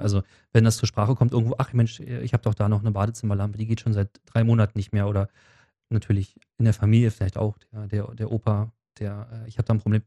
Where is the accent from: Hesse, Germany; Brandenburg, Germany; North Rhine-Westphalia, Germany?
Brandenburg, Germany; Teltow; Ich komme halt selber auch aus Teltow.